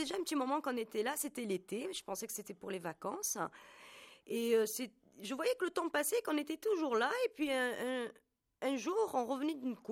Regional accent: Oran, Oran Province, Algeria; born there; je suis née en 1969 à Oran, d'un père algérien et d'une mère, qu'on pourrait dire, pied noir, hein, puisque le temps a fait que ma mère n'a jamais opté pour la nationalité algérienne.

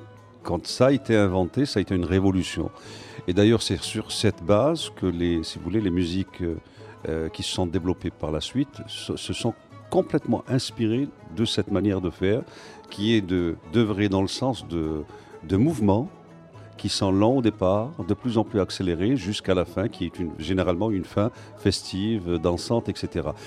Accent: Algiers, Algiers Province, Algeria; Je suis d'Alger, je suis natif d'Alger.

